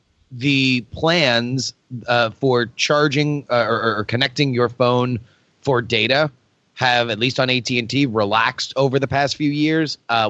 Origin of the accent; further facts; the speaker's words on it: Florida, United States; then you're going to get some live content from my home state of Florida